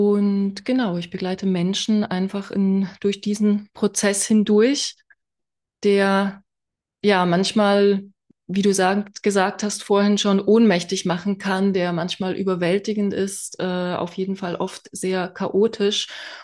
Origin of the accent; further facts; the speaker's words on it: Switzerland; now in Berlin, Germany; Ich bin aus der Schweiz, aber eigentlich schon jetzt seit fast 10 Jahren in Berlin.